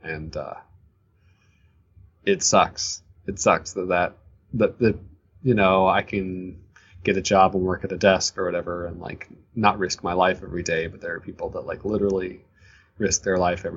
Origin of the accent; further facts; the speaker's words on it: Kentucky, United States; I'm from Kentucky, and in Eastern Kentucky, in Appalachia, there are conditions that people wouldn't even recognize as being like in America.